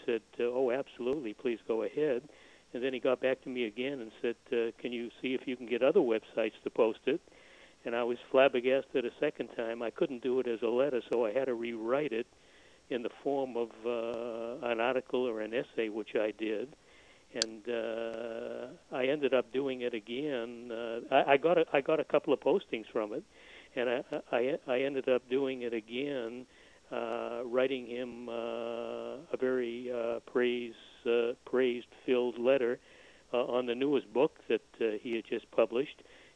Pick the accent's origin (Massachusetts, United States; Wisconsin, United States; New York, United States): Massachusetts, United States; Boston; Yeah, I grew up in Boston, went to Harvard.